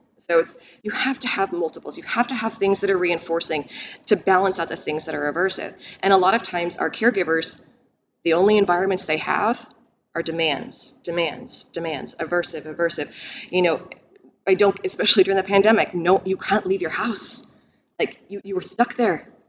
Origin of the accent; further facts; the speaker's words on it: Texas, United States; Again, I come from Texas where it's not easy to find your resources.